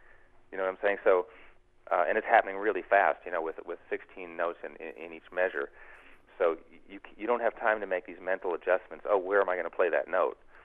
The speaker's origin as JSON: {"language": "English", "region": "New York", "country": "United States", "tie": "born or raised there", "said": "Well, growing up in New York, same deal, you know, in a high school with I think three different orchestras"}